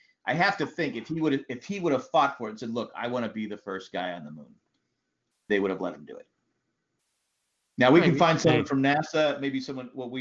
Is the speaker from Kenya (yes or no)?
no; Australia; I'm in the party. I'm an Aussie.